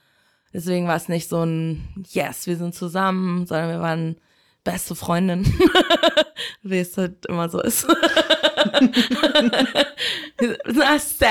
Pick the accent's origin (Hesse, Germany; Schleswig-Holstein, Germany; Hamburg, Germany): Schleswig-Holstein, Germany; Ahrensburg; Schwierig auf jeden Fall. Also weil es ist so eine Kleinstadt, viele Leute kennen sich so untereinander